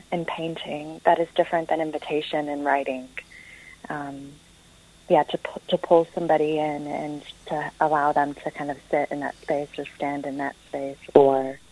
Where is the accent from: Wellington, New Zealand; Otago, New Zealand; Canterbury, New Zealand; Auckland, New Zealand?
Wellington, New Zealand; also born or lived in United States; I was born in the States, but I grew up in Wellington.